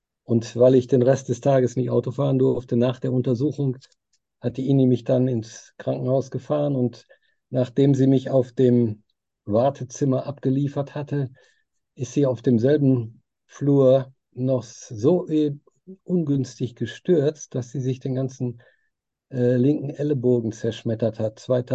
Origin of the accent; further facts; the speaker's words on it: Hattingen, North Rhine-Westphalia, Germany; herzliche Grüße auch aus meiner Heimatgemeinde hier in Hattingen an der Ruhr, Ennepe-Ruhr-Kreis